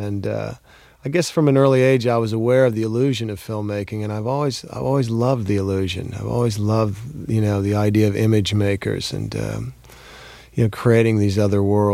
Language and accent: English; Fort Worth, Texas, United States; I was raised in Fort Worth, Texas, and I come from a family of four kids.